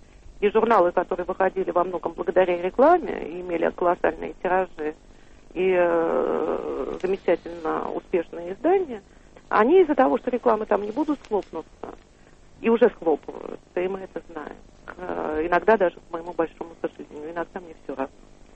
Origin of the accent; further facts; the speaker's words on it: Moscow, Russia; для меня, как для коренной москвички